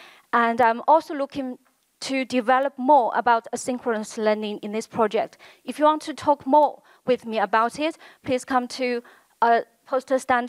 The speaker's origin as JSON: {"language": "English", "country": "China", "tie": "born or raised there", "second_language": "English", "moved": "as an adult", "lives_now": "United Kingdom", "said": "As an English as a foreign language learner, I was brought up in China and learned English initially in China. I only came to the UK to study a master's degree"}